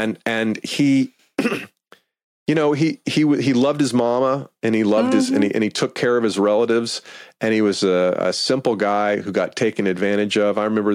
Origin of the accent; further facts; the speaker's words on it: Atlanta, Georgia, United States; And you know, I went to college in Memphis. I grew up in Atlanta. Went to college in Memphis, Tennessee, at Rhodes College.